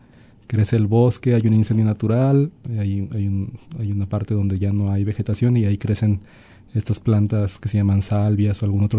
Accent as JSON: {"language": "Spanish", "town": "Guadalajara", "region": "Jalisco", "country": "Mexico", "tie": "born or raised there", "said": "yo nací en Guadalajara, soy originario de allá. Y llegué aquí a la región en el 2001 a estudiar la carrera de Ingeniero en Recursos Naturales."}